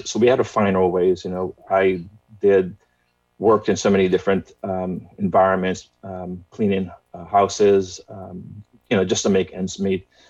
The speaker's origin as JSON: {"language": "English", "country": "Guyana", "tie": "born or raised there", "said": "So my experience, I was born and raised in Guyana. Guyana is a small country in South America, on the tip of South America."}